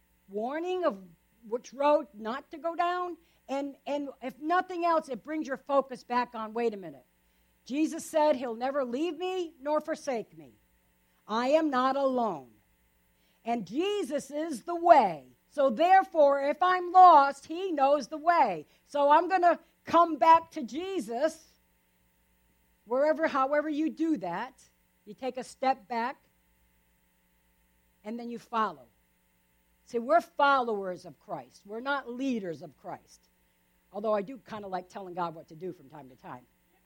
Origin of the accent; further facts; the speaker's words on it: Rhode Island, United States; I grew up in Rhode Island, a very small state.